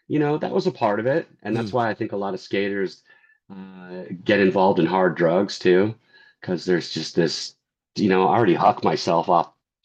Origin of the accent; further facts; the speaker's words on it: California, United States; And I grew up in Orange County. So those were the cool people to me.